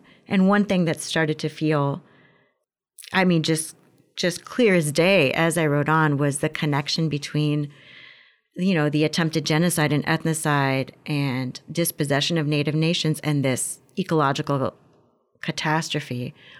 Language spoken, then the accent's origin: English; Florida, United States; You know, Florida, my home state, fantasy is the big industry.